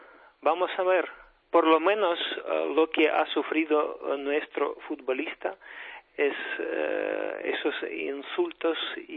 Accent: Ukraine; En mi país, Román también tiene mucho apoyo de los aficionados y de nuestros compatriotas en Ucrania.

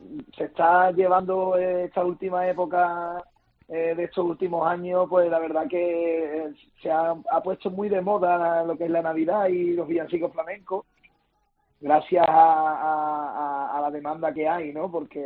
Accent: Cádiz, Andalusia, Spain; Somos de Cádiz, Cádiz, como se suele decir, sí que es verdad.

